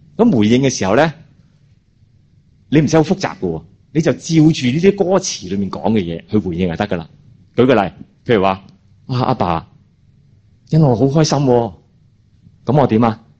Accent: China; 我哋中国人咧就有少少麻烦嘅

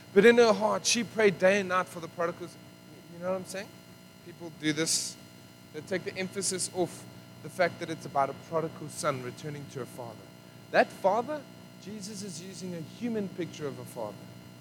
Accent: Benoni, Gauteng, South Africa; I'm from Benoni, so most people are going to think I'm saying the other grass, but I'm not.

